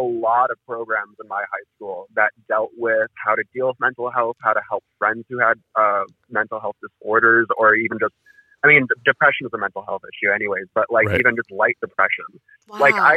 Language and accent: English; Toronto, Ontario, Canada; Yeah, I'm from Toronto.